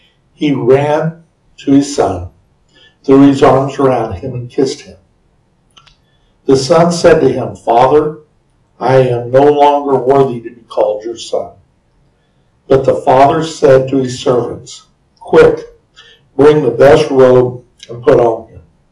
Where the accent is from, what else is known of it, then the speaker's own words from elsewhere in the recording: Carthage, Missouri, United States; I grew up in Carthage, and it's called the Maple Leaf City. A lot of maple leaves. We even have a parade, the Maple Leaf Parade.